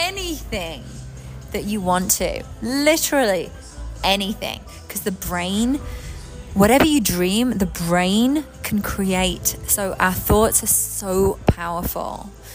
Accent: England, United Kingdom; obviously I'm from England, right? So I'd watch these American, like, TV shows. And I'd be like, I want to live that life. I want to live in California.

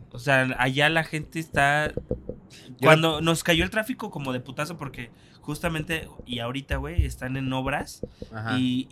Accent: Querétaro, Mexico; Pero sí, güey, nací en Querétaro. Soy orgullosamente queretano, de los pocos.

